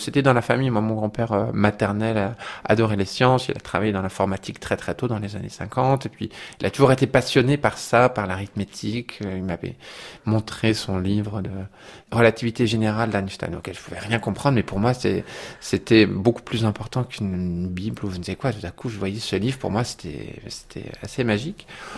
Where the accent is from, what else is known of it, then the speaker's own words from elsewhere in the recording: Colombes, Île-de-France, France; born there; je suis né à Colombes, juste à côté de Paris, le 5 mai 1975, et je suis pianiste.